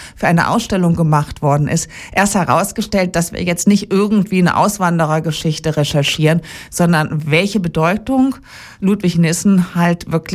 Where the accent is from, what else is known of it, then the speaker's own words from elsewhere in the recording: Heide, Schleswig-Holstein, Germany; weil ich in Heide, in meiner Heimatstadt, gerne den Film als erstes präsentieren möchte.